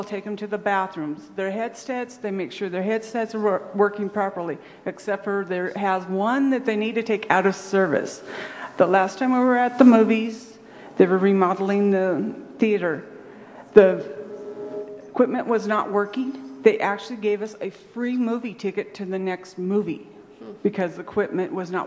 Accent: Riverside, California, United States; I'm from Riverside, California.

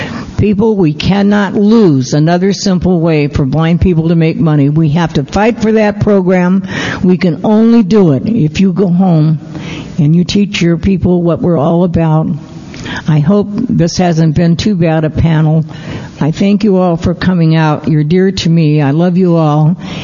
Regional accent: Missouri, United States; now in California, United States; I was new. I was from Missouri, and I hadn't been here a long time

